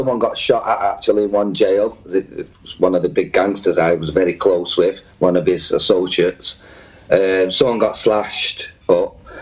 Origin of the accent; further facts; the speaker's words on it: United Kingdom; But me, in my naivety for, you know, we're British, we're powerful, they'll get me out, you know.